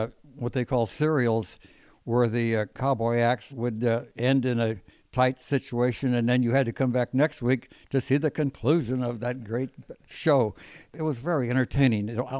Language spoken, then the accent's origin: English; Fresno, California, United States; It was a great, great town, and Fulton Street was the heart of everything